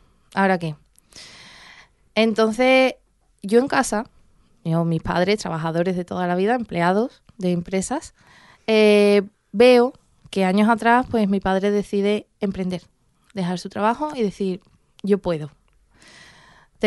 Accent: El Puerto de Santa María, Andalusia, Spain; yo soy de aquí del puerto de Santa María y vamos, de siempre.

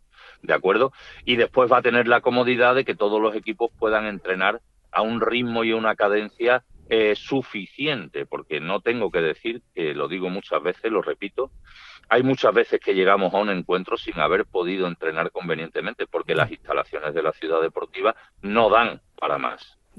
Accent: Jerez de la Frontera, Andalusia, Spain; Yo soy de Jerez de la Frontera.

